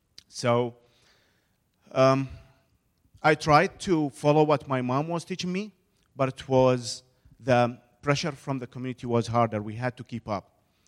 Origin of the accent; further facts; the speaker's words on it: Iraq; I was born and raised in Iraq to a Catholic family there.